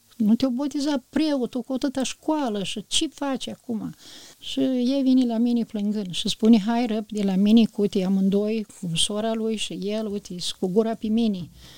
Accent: Tișăuți, Suceava County, Romania; că în Ipotești, noi eram din Tișăuți, mai străini o leacă.

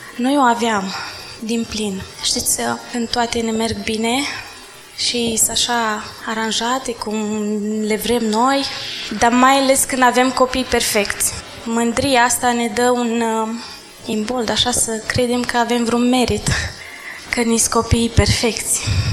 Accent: Iași, Iași County, Romania; Sunt împreună cu soțul meu, Adi, și cu băiețelul nostru, Aaron. Venim din Iași

